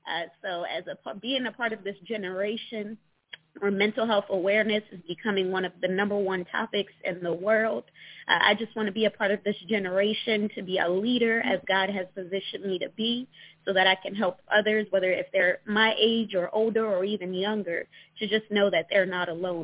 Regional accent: Red Bank, New Jersey, United States; moved away as an adult; now in Columbia, United States; I am 25 years old, born and raised in Red Bank, New Jersey, but now I reside in Columbia, Maryland.

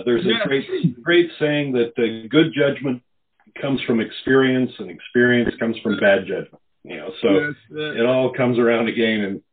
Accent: Canada; growing up in Canada, back then, we may have had two Chinese kids at our high school.

